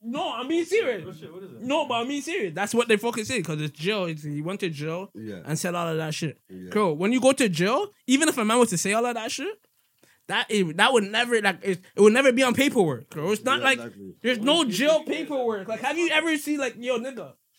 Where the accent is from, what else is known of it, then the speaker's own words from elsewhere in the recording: Toronto, Ontario, Canada; we're from Toronto